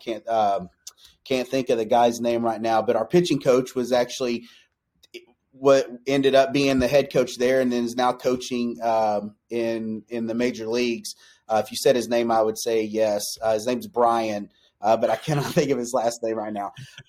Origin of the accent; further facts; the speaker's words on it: Corsicana, Texas, United States; I'm actually originally from Texas. Family still lives down there. Grew up in the Dallas-Fort Worth area, Corsicana, Texas.